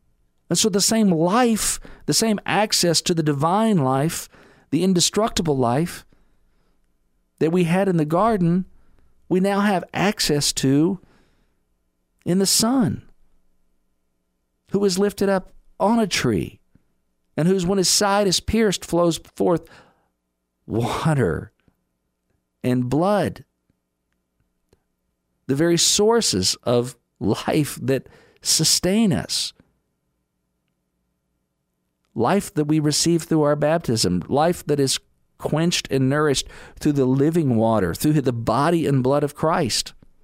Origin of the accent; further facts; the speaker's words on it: Lexington, Kentucky, United States; Now, the only time that the Final Four was here in Lexington, where I'm broadcasting from, my hometown, was 1985